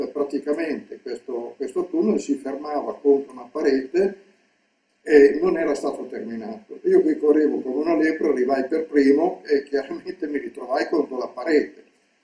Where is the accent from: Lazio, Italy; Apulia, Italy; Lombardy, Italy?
Lombardy, Italy; Milan; born there; sono nato a Milano il 17 agosto 1930.